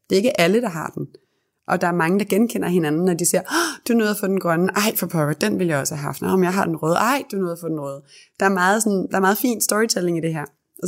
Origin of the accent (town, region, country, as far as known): Copenhagen, Capital Region of Denmark, Denmark; also born or lived in Herning